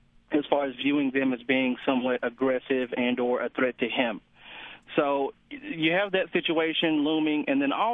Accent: the South, United States; When you tell someone, I'm from the South

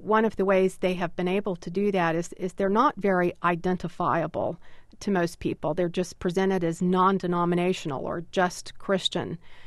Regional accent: Deep South, United States; having the Southern Baptist background and growing up in the Deep South has helped me to be able to do this research.

